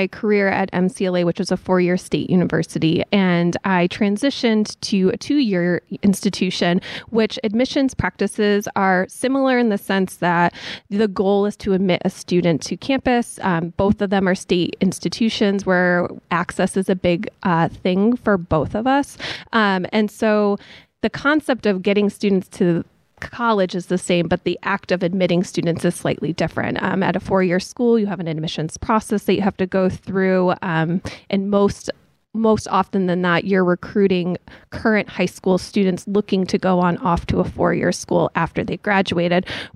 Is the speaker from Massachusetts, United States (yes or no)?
yes; Dalton, Massachusetts, United States; I'm born and raised in Berkshire County.